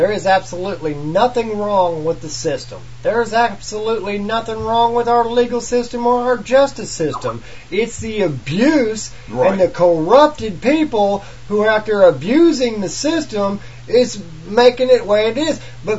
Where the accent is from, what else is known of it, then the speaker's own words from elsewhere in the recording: United States; As an American, I love all these nations out here.